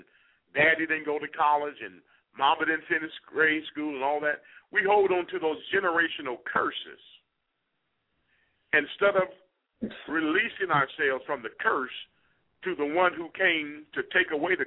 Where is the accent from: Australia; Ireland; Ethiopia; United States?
Ethiopia; I am from Ethiopia. My roots come out of Solomon.